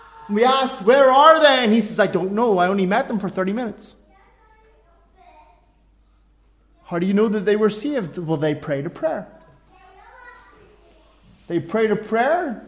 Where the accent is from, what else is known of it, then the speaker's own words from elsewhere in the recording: Northern Ireland, United Kingdom; I'm a Northern Irish man.